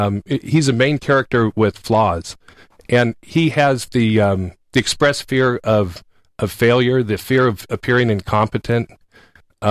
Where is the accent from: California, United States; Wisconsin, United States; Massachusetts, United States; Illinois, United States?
California, United States; Los Gatos; I grew up in Los Gatos, which is just down the road from Stanford